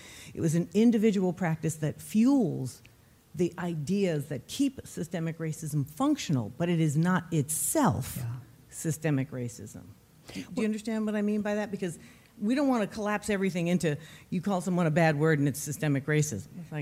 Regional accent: New York City, New York, United States; So I'm from New York City, and I grew up first in Harlem in the 1960s, and then we moved out to Co-op City in the Bronx

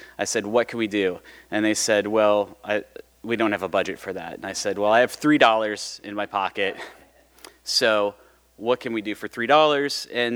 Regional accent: Kentucky, United States; It's like, I'm from Kentucky. Did someone say, oh, geez? Now, wait a minute. Now, I feel that I do have to defend Kentucky sometimes when I'm outside of that area.

